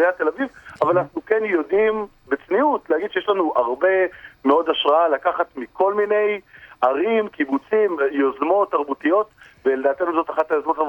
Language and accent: Hebrew; Ashdod, Southern District, Israel; האמת שהיה לי בתור ילד, גדלתי באשדוד